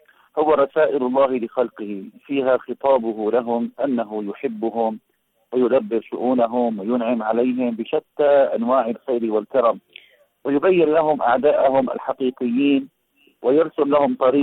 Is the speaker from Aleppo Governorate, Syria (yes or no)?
yes; Aleppo, Aleppo Governorate, Syria; الحمد لله هنا عندنا في حلب أو في سوريا بشكل عام نهضة قرآنية عالية، فلله الحمد المعاهد منتشرة في كل مساجد بلدي سوريا